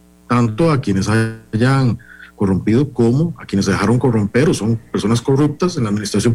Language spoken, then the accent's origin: Spanish; Costa Rica; como los costarricenses, con mucha molestia